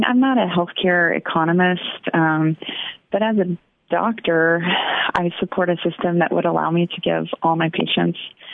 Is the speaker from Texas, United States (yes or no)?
yes; Texas, United States; You know, in my home state of Texas, where we did not expand Medicaid, still about 17% of people are uninsured.